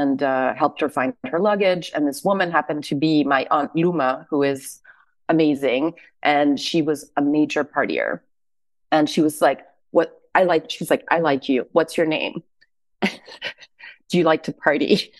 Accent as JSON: {"language": "English", "country": "Guatemala", "tie": "born or raised there", "also_born_or_lived": "United States", "first_language": "Spanish", "second_language": "English", "said": "I grew up basically bilingual. Even though I was born in the States, we moved to Guatemala when I was only a few months old. And so my first language was really Spanish."}